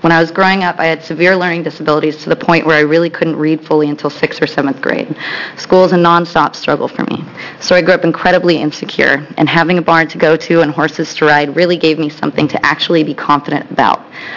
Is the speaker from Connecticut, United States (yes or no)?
no; Portland, Oregon, United States; I am from Portland, Oregon. I'm a small business owner in Portland. I'm also a lifelong equestrian horse owner. I grew up around rodeos and have a great respect for the American rodeo tradition.